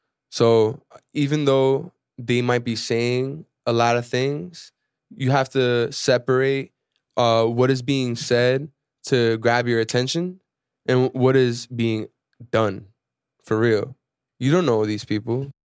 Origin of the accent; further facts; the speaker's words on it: Venezuela; now in United States; when we first came to this country, I'm from Venezuela, right? When we first came to this country, she didn't know much English, right?